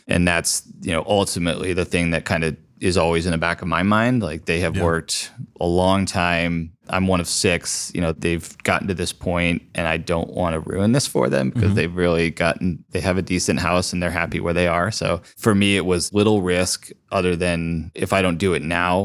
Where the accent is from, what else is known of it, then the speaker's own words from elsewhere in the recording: Dublin, Ohio, United States; also born or lived in Cleveland; I was born in Cleveland, grew up just outside of Columbus here in Dublin.